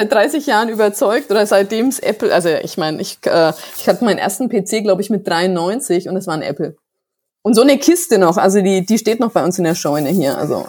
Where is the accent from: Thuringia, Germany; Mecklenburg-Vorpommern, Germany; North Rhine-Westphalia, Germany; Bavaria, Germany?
Bavaria, Germany; Bamberg; Ich bin, ihr werdet es hören, ich bin aus dem schönen Frankenland, ich komme aus Bamberg, bin Natur- und Tierliebhaber.